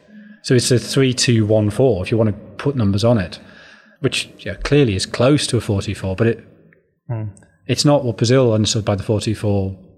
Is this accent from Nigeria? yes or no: no; Sunderland, North East England, United Kingdom; I mean, I grew up in Sunderland, so the nearest pit to me had closed in the 60s.